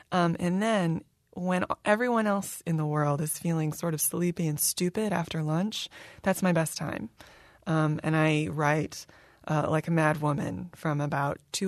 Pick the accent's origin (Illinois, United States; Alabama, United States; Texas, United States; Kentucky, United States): Kentucky, United States; I actually, the first house that we ever lived in where I grew up in Kentucky, there was a historic house nearby.